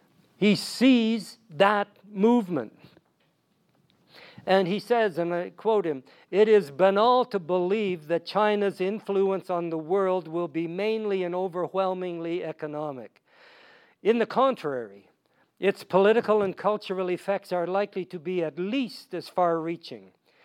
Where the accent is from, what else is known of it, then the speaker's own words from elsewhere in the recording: Red Jacket, Saskatchewan, Canada; born there; I was born in Red Jacket, Saskatchewan. No electricity, no flush toilets, no holidays.